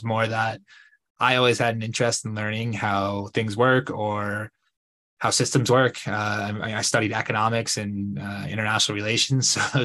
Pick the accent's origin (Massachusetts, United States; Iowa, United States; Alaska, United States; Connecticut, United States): Connecticut, United States; So I originally grew up in Connecticut, about an hour from New York City. I went to college in New York. I came back to Connecticut after college.